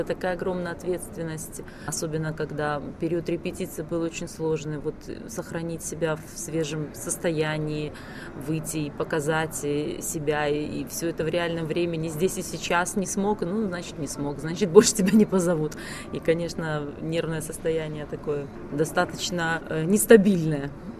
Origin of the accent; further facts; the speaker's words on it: Belarus; я из Беларуси. Мы настолько вот близко ментально и говорили по-русски.